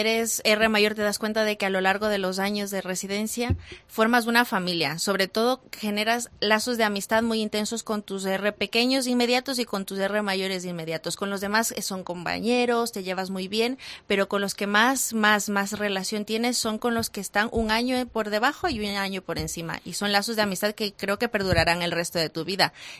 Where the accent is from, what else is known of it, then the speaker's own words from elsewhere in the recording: Ecuador; now in Cuenca, Spain; Sí, sí, yo soy procedente de Ecuador.